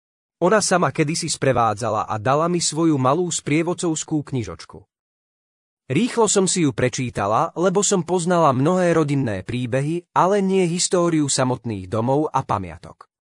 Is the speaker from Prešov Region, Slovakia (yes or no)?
yes; Olšavica, Prešov Region, Slovakia; now in Levoča, Slovakia; Narodil som sa v Levoči, ale krásne detstvo som prežil v rázovitej rusínskej obci Olšavica.